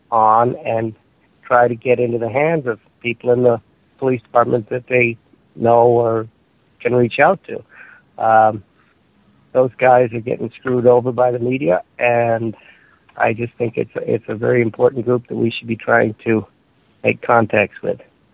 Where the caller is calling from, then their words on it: Hawaii, United States; I'm calling from Hawaii.